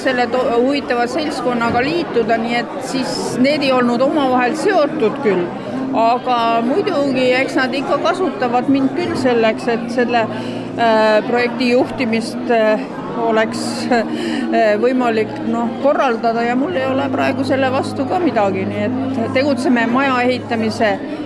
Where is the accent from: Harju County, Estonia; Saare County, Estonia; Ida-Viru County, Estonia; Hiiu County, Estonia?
Harju County, Estonia; Nehatu; kui ma lapsena elasin Nehatu vallas, kus oli meri küll, aga meid ju mere äärde ei lastud.